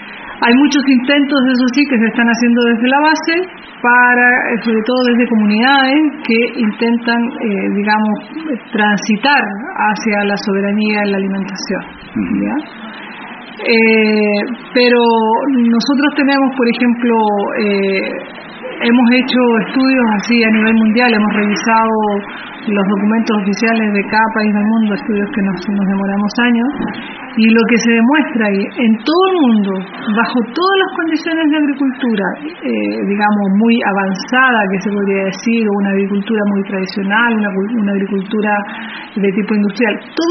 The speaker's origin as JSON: {"language": "Spanish", "country": "Chile", "said": "vengo de Chile"}